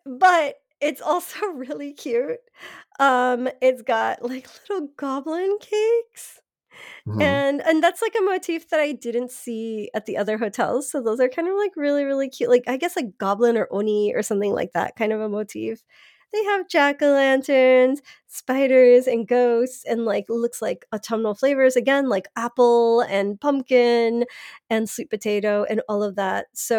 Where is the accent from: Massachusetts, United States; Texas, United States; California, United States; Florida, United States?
Florida, United States; Miami; And yes, I'm from Miami. That's why I pronounce the S.